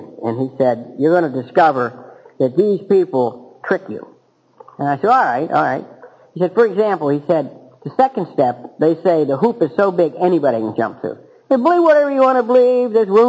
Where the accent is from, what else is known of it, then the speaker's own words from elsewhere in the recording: Ireland; Now, I'm the second child, the eldest son in a family of 11 children. Okay? I'm Irish.